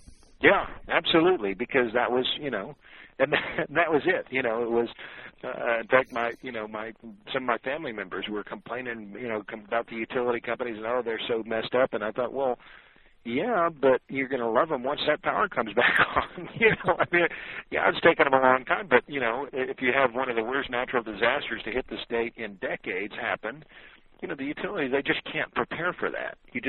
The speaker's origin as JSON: {"language": "English", "town": "Tulsa", "region": "Oklahoma", "country": "United States", "tie": "born or raised there", "said": "And I'm in Oklahoma, in fact. We were talking this morning. I'm in my hometown, Tulsa"}